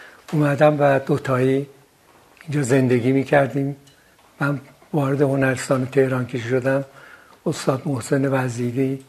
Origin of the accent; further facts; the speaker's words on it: Tabriz, East Azerbaijan, Iran; من تو شهر تبریز به دنیا اومدم 1327 دیماه. دوران کودکیم تو تبریز گذشته تمام، دوره ابتدایی، دوره دبیرستان و سال اول هنرستان.